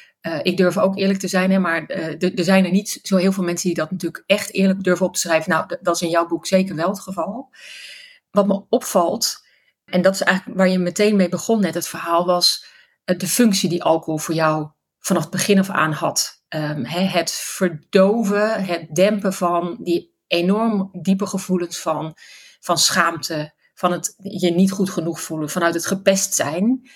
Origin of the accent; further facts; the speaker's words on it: Friesland, Netherlands; Ik ben opgegroeid in Friesland, hè?